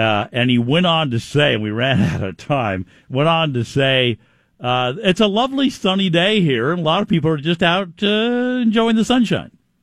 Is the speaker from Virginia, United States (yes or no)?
no; Seattle, Washington, United States; growing up in Seattle, you know, it's a very rainy climate, just like London. Very similar weather, kind of misty, wet a lot.